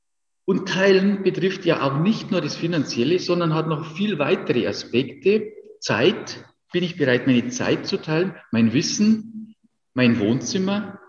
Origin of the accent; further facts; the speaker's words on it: Bavaria, Germany; born there; Ich bin in Bayern geboren und nicht in Bangladesch